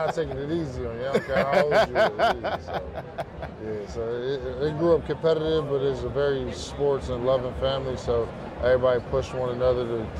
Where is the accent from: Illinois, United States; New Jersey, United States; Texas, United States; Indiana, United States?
New Jersey, United States; Yeah, I'm born and raised in New Jersey.